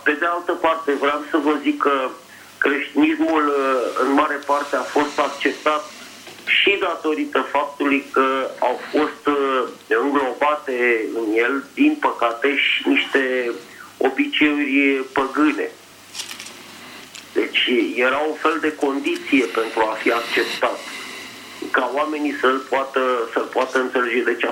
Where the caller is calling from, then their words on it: Bucharest, Romania; din București